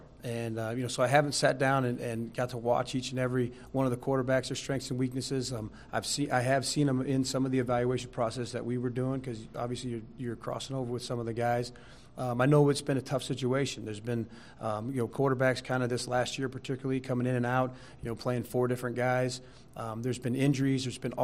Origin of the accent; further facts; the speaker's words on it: United States; It's also exciting because it's my hometown. You know, it's where I grew up. You know, got a lot of friends. Obviously, my whole family still lives here.